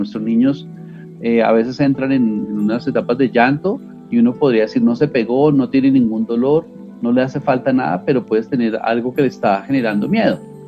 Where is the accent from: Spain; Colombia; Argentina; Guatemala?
Colombia; uno de los grandes desafíos para nosotros como colombianos y colombianas